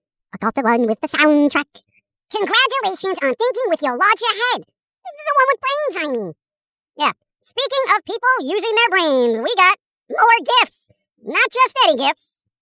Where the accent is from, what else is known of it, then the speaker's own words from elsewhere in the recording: England, United Kingdom; Well, I mean, no, because I'm English, you know?